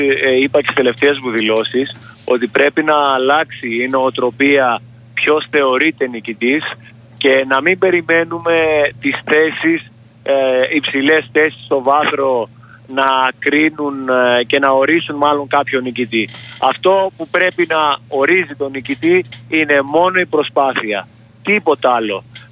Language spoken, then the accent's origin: Greek; Chania, Crete, Greece; now in Thessaloniki, Greece; Όχι, μένω στην Θεσσαλονίκη μόνιμα, ναι. Που τα τελευταία χρόνια έφυγα από τα Χανιά